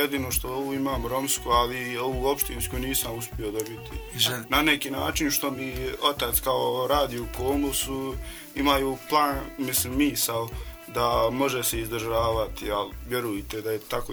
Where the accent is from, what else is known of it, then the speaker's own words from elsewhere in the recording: Gračanica, Tuzla Canton, Bosnia & Herzegovina; Da, ja sam iz Gračanice. Prvo sam bio... Išao u